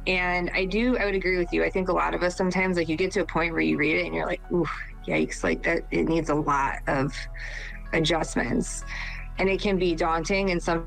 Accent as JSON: {"language": "English", "region": "Michigan", "country": "United States", "tie": "born or raised there", "said": "Kat's house and Cherry Trail are based off of the house that I grew up in Michigan. I grew up on Tiara Trail, and it's like, that is the street that I grew up on."}